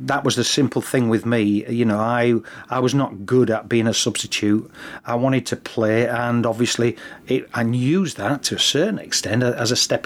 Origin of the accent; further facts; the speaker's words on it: Hull, Yorkshire and the Humber, United Kingdom; born there; Yeah, definitely. I was born in Hull.